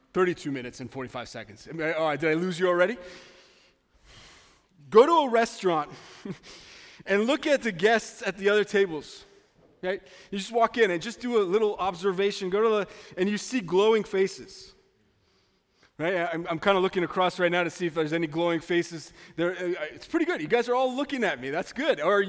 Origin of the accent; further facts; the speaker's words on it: East Coast, United States; Growing up on the East Coast, let's go to the snow. On the East Coast, the snow comes to you